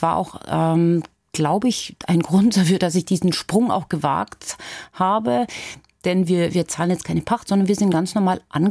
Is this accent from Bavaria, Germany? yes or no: yes; Garmisch-Partenkirchen, Bavaria, Germany; ich komme aus Garmisch, ich bin Oberbayer, ich weiß, wie die ticken.